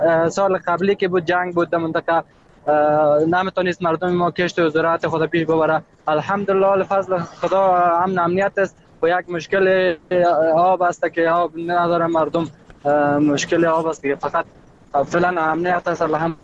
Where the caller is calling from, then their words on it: Ghazni, Afghanistan; از ولایت غزنی با تماس شدیم.